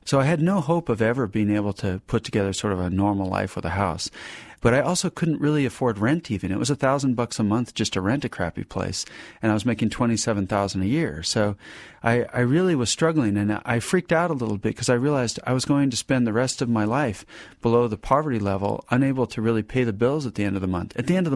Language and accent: English; Alaska, United States; from growing up in Alaska and seeing boats all the time